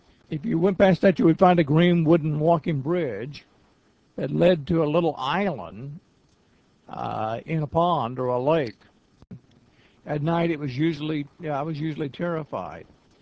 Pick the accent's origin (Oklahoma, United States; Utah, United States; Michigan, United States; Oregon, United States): Oklahoma, United States; Got an interesting email from a person who lives close to my hometown back in Oklahoma.